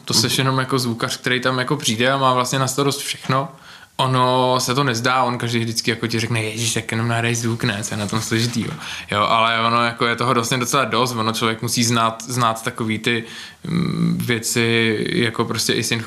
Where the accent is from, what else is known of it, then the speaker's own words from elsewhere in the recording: Prague, Czechia; Jsem z Prahy v podstatě, kousek od Prahy jsem se narodil.